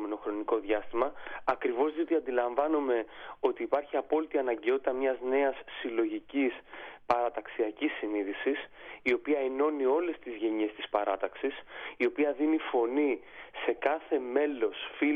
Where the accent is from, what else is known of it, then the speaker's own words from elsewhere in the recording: Nafplio, Peloponnese, Greece; Ξέρετε, στα μέρη μου, στο Ναύπλιο, την πρωτοχρονιά, κλείνουμε και ανοίγουμε το διακόπτη.